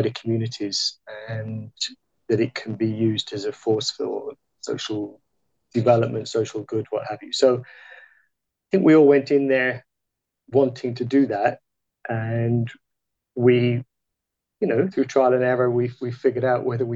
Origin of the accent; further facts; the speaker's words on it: England, United Kingdom; moved away as an adult; now in Belgrade, Serbia; I'm from England originally, and I've been now based in Serbia for nearly 20 years. So I live in Belgrade in Serbia.